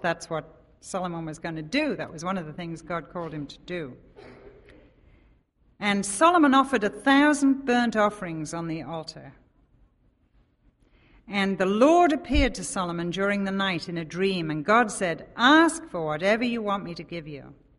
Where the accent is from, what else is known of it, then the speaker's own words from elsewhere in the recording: England, United Kingdom; moved away; we live in a country where we're from England. So then he said, how long have you been here? And he said, and you've still got an accent.